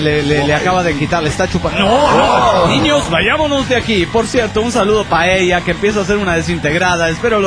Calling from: Mexico City, Mexico; del DF mexicano!

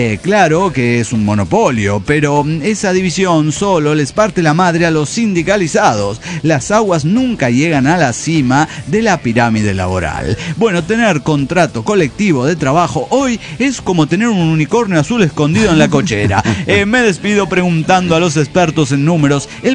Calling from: Mexico City, Mexico; reciban saludos y abrazos desde la mugrosa capital del smog, Ciudad de México.

